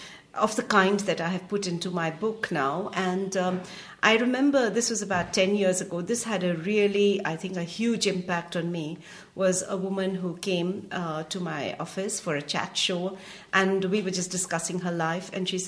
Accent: Punjab, India; also born or lived in Haryana; Because I grew up in Punjab and in Haryana, my father was in the police and we used to be transferred around a lot.

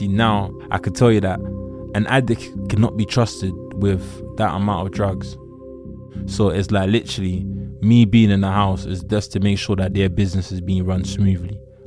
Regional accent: Nigeria; I'm from Nigeria.

